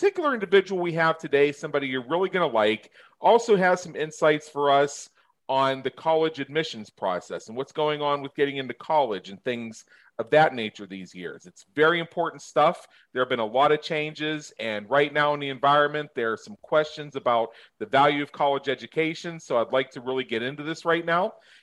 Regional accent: Pennsylvania, United States; I grew up in Southwest Pennsylvania, and it was a natural decision for me to go to Penn State.

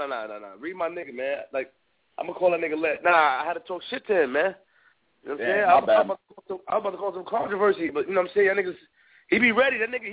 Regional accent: Queens, New York, United States; I'm from Queens.

